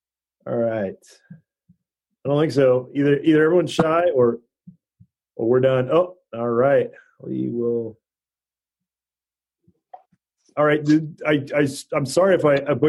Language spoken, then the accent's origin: English; Hawaii, United States; I grew up in Hawaii. I got lots of those pictures of my own